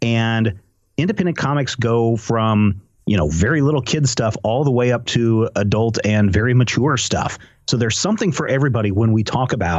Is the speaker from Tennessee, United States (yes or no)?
no; Topeka, Kansas, United States; And when I was a young warthog growing up in Topeka, Kansas, I would go to the local comic shop there.